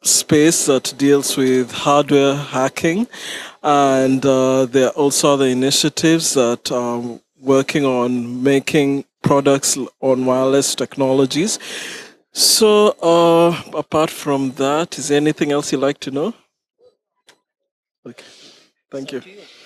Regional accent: Nairobi, Kenya; I'm from Nairobi, Kenya

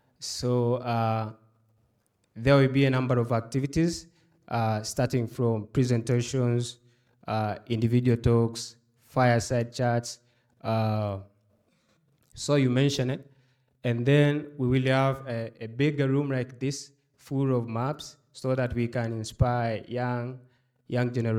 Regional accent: Tanzania; I am from Tanzania, based in Dar es Salaam.

